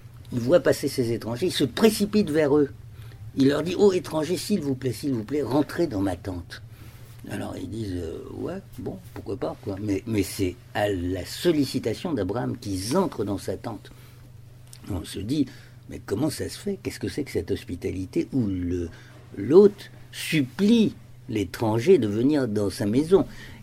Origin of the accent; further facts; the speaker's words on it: Paris, Île-de-France, France; je suis parisien, mais je me perds à Paris